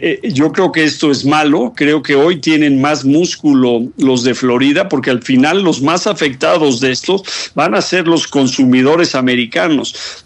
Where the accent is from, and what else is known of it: Mexico